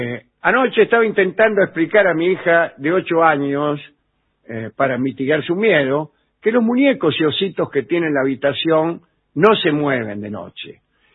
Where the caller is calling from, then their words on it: Córdoba, Argentina; de Córdoba.